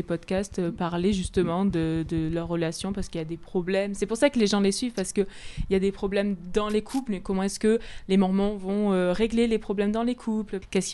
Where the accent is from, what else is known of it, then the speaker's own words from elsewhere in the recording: France; En tant que Français, en tant que jeune